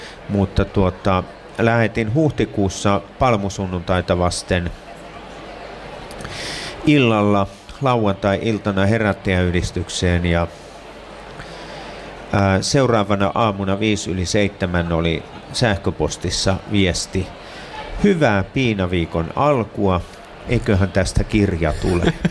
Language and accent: Finnish; Veteli, Central Ostrobothnia, Finland; Mä oon itse syntyisin Keski-Pohjanmaalta Vetelistä